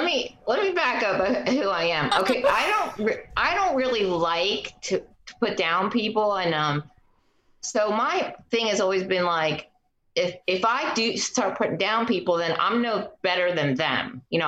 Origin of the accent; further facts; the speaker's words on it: Delaware, United States; But I'm originally from Delaware. Grew up there